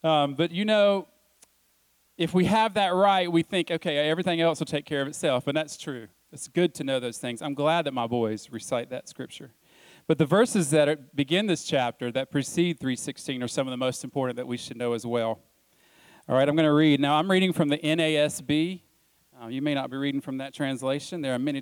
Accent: Southern United States, United States; I mean, I was raised in the South. A lot of us were.

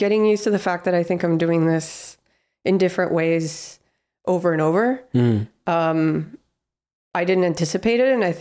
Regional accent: Miami, Florida, United States; Like sometimes when I tell stories about growing up in Miami, things that happen, my friends are looking at me like, what?

